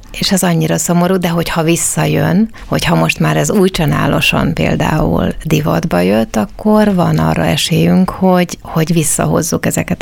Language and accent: Hungarian; Uzhhorod, Zakarpattia Oblast, Ukraine; én gyermekkoromat Kárpátalján töltöttem, Ungváron